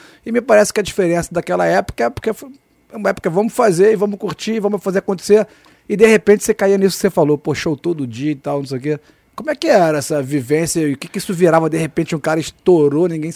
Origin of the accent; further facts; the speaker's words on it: Rio de Janeiro, Brazil; Eu nasci em 70, fui adolescente no Rio